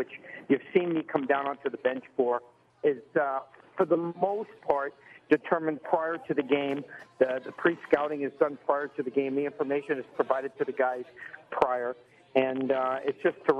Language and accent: English; New York, United States; for me, I grew up in the New York area, so it's Madison Square Garden.